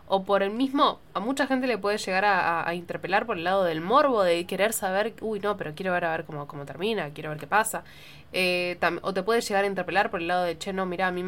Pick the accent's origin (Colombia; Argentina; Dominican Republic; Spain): Argentina; estas pelis que nos hacen ser lo que somos como argentinos